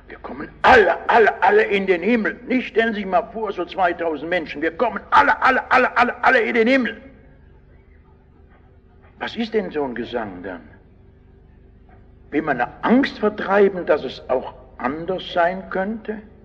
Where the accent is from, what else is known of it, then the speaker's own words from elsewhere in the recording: Rhineland, Germany; Also wenn ich Karneval sage, dann sage ich als Rheinländer, bei uns heißt es Karneval